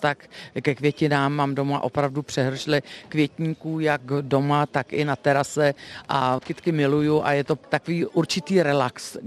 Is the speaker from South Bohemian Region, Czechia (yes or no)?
yes; Strakonice, South Bohemian Region, Czechia; born there; Já jsem se narodila ve Strakonicích v dudáckém městě, jsem na to hrdá, ráda se tam vracím, mám tam sourozence a často jezdím zkrátka do jižních Čech.